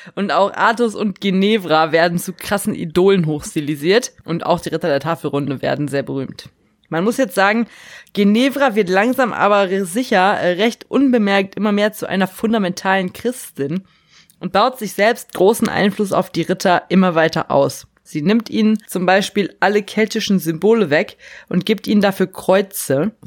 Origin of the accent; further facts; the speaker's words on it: North Rhine-Westphalia, Germany; Scherz, ich komme ja auch aus Westfalen.